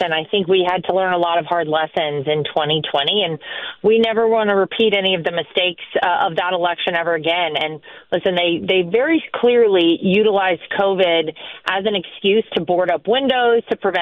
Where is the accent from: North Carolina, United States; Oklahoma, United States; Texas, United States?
North Carolina, United States; It's my home state. I'm fortunately from the eastern part of the state